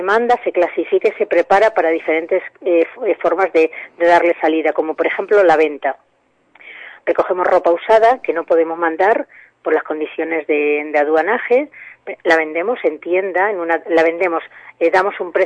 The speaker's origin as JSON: {"language": "Spanish", "country": "Spain", "said": "tenemos mayoritariamente en este momento lo que somos españoles, mayoritariamente españoles"}